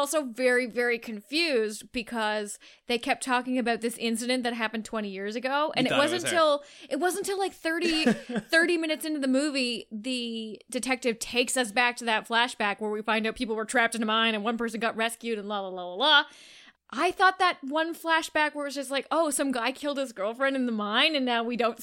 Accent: Canada; sound more Canadian than we sound Canadian, and I appreciate it.

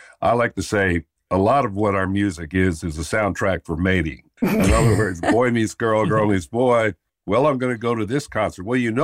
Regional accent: Philadelphia, Pennsylvania, United States; he's from Philadelphia, Mississippi, I'm from Philadelphia, Pennsylvania.

